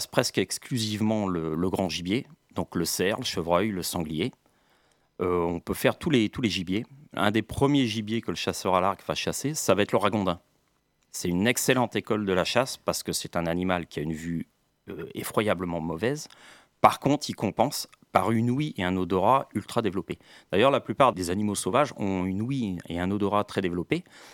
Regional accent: Brittany, France; moi, je suis breton, j'habite en Bretagne.

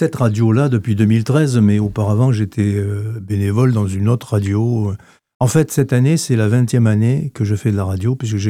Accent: Brittany, France; born there; also born or lived in Isère; J'ai quitté les Alpes pour venir à la mer. Il faut dire que je suis né en Bretagne en 1966. Ça, c'est une autre histoire. Et donc, je suis venu habiter en Bretagne, presqu'île de Crozon.

